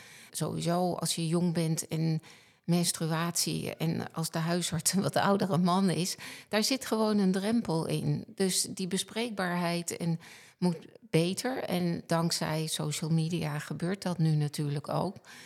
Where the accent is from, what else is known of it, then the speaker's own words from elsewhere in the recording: Netherlands; Ik denk dat wij als Nederlanders heel erg calvinistisch zijn.